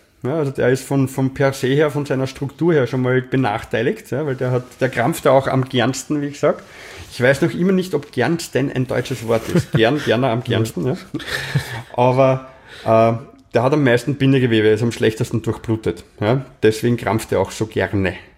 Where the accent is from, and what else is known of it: Vienna, Austria